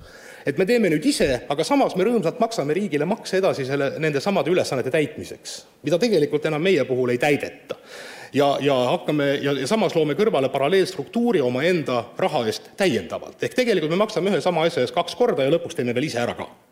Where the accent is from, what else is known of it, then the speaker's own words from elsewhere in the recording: Tartu, Tartu County, Estonia; kuigi ma olen ikkagi sündinud ja selles mõttes loen ennast põliseks liivimaalaseks, ehk ma olen tartlane, siis hetkel elan ma 30 kilometrit Tallinnast.